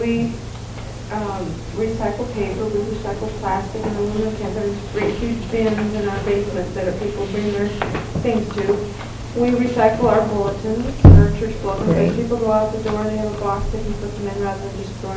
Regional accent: Bremerton, Washington, United States; from Bremerton, Washington.

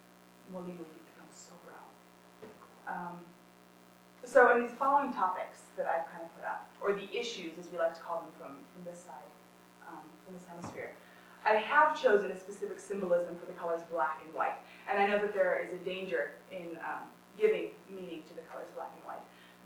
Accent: United States; we as an American people like to categorize, we like to compartmentalize, especially Africa.

